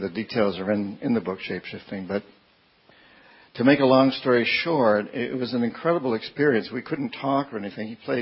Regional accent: New Hampshire, United States; Like, I'm from New Hampshire. Give me another one.

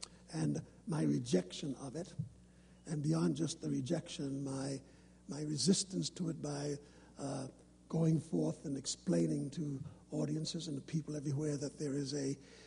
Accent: Harlem, New York, United States; I watched through the dual privilege of growing up in Harlem in America because I was born there, and as an African American, I had one set of experiences, and because my parents were immigrants and came from the Caribbean

